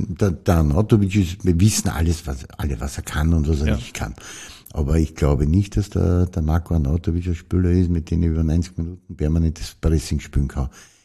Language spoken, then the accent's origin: German; Austria; die höchste Trainerposition, die es gibt bei uns in Österreich